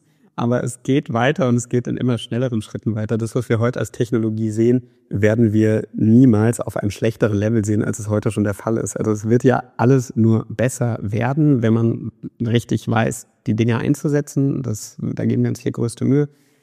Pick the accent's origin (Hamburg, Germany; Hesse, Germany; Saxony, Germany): Hesse, Germany; Frankfurt; ich habe nicht einfach wahnsinnig wenig Schweizer Akzent, sondern ich bin Frankfurter.